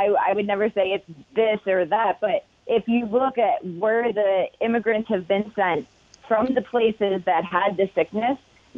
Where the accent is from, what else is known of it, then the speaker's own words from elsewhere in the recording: New York, United States; Yeah, so I grew up in New York, born and raised